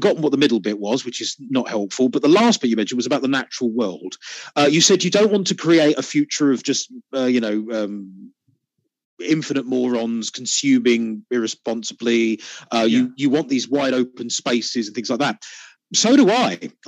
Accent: United Kingdom; you're obviously an American, I'm British.

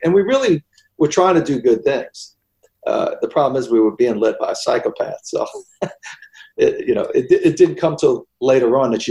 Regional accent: Louisiana, United States; Yeah, well, I had a 22, and I grew up in Louisiana, duck hunting and stuff.

